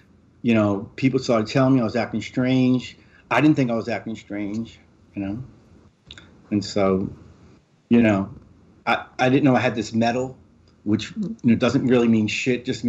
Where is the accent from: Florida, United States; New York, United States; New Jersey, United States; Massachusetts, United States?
New York, United States; I'm from New York. You know, my father was from Bensonhurst, my mom from Queens and Corona. So I stripped up upbringing, Italian-American upbringing. We had a pizzeria, so.